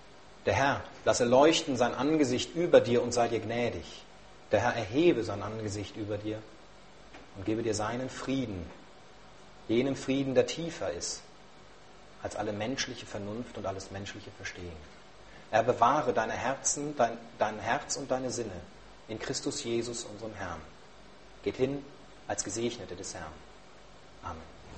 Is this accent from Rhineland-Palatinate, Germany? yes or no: no; Kiel, Schleswig-Holstein, Germany; in Kiel, wo ich herkomme